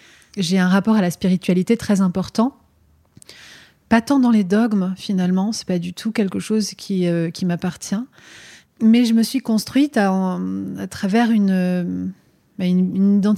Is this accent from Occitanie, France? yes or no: no; Normandy, France; Mon enfance, j'ai grandi en Normandie, comme je le disais, et à la campagne.